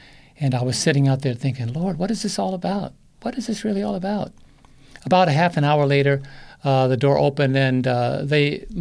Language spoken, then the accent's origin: English; New York, United States; Now, we're from New York. I mean, I'm from New York originally. My wife is from London.